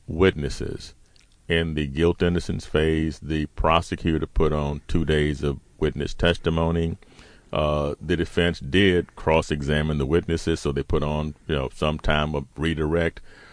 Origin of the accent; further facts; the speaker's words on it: Texas, United States; there are some people growing up in Texas, certainly my age, who would not raise an eyebrow about a man disciplining his son by beating him with a belt.